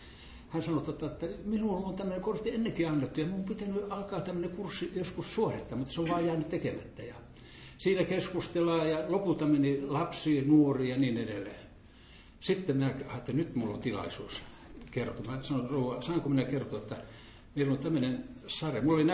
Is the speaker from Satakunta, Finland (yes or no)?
yes; Pori, Satakunta, Finland; mä oon Porista lähtöisin